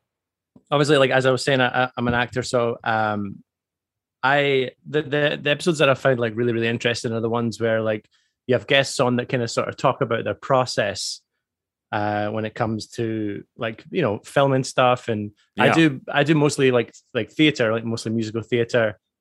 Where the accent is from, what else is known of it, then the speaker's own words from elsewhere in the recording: Scotland, United Kingdom; now in Toronto, Canada; I live in Toronto. I'm originally from Scotland.